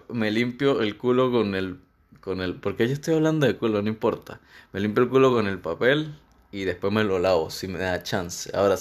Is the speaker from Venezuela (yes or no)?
yes; La Ceiba, Venezuela; Es que yo ni siquiera soy de San Cristóbal, yo soy de La Ceiba. Entonces yo salto de La Ceiba para San Cristóbal.